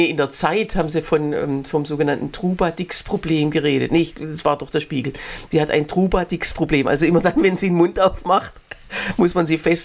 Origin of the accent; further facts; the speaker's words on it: Baden-Württemberg, Germany; als Schwabe bin ich da sowieso solidarisch